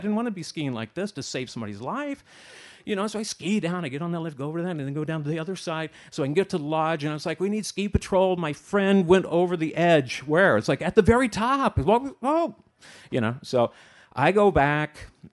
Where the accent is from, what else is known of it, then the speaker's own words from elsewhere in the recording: Midwest, United States; I'm a Flatlander. I grew up in the Midwest.